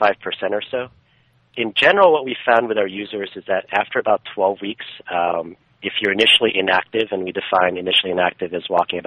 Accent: Cleveland, Ohio, United States; Yeah, I grew up in Cleveland

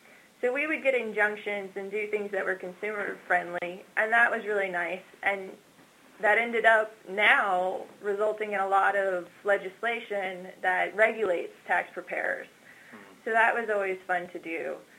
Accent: Texas, United States; I grew up in South Texas. Actually, I grew up as part of a farming family on a cotton farm.

